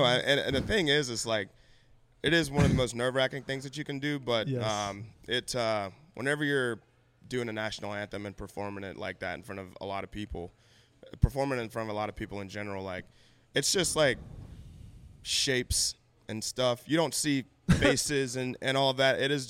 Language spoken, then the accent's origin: English; United States; I love our country. I love, you know, being American, and that is one of the most American things that you can do.